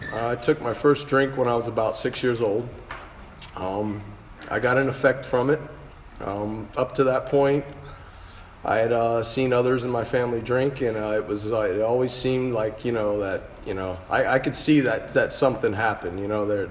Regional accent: Panama; I ended up growing up in another country. I grew up in Panama, where the age of drinking, there really wasn't any age of drinking.

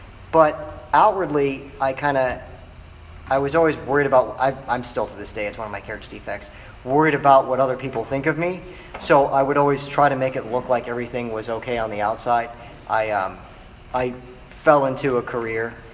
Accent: Naples, Florida, United States; I grew up in Naples, a couple hours south on this coast, and went to USF at Tampa

